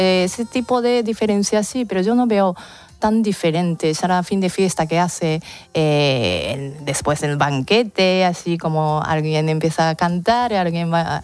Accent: Japan; Spanish is a second language; como quería cantar como soy y como japonesa, que yo no soy española

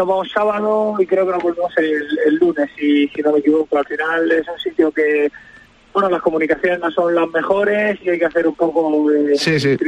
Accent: Cartagena, Region of Murcia, Spain; yo soy de Murcia, de Cartagena, y pensaba que iba a haber un clima parecido

